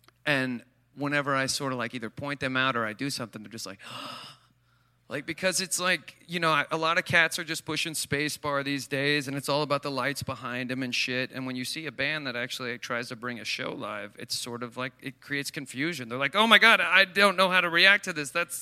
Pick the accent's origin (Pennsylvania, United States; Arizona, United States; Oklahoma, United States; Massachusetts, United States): Oklahoma, United States; Stillwater; I'm from Stillwater, Oklahoma, so I got on a stage because I loved the way it made me feel, and then there was this really shitty band in my local town